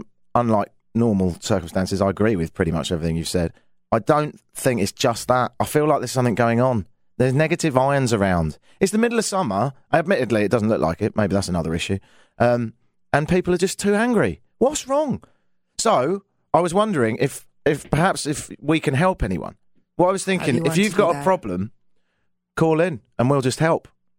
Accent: London, United Kingdom; now in Ottawa, Canada; I grew up in London, but I've spent the last 5 years in Ottawa, which is the most annoyingly polite place in the world.

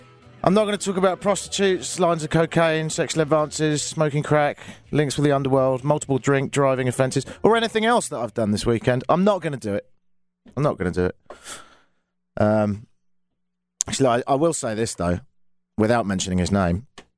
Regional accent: United Kingdom; now in Canada; as a Brit living in Canada

